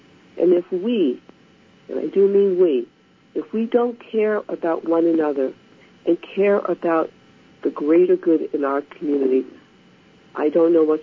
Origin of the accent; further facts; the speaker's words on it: United States; I'm Chinese. I'm Chinese American. And I grew up in this country at a time when there was very, very few Asian Americans, very few.